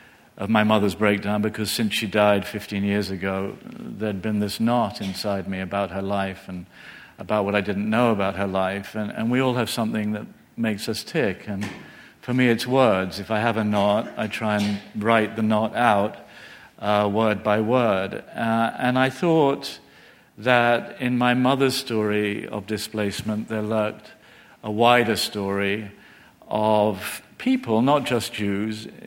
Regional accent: London, United Kingdom; born there; I was born in London to South African immigrant parents, and I knew very little, really, of the history of the family.

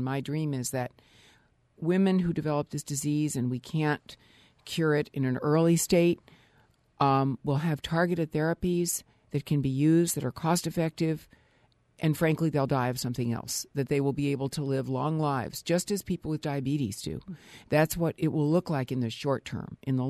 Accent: Peoria, Illinois, United States; born there; also born or lived in Dallas; maybe that's because I was born in Peoria, even though I lived in and also lived in Dallas for 30 years.

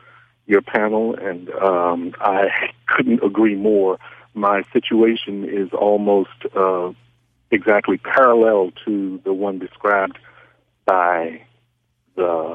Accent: Norfolk, Virginia, United States; I'm from Norfolk, Virginia. I'm African-American male.

